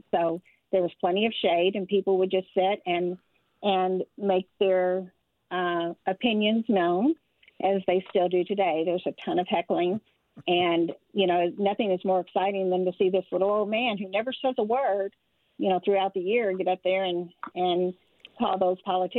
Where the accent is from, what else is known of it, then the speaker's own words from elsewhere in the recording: Louisville, Kentucky, United States; now in Fancy Farm, United States; No, I'm from Louisville.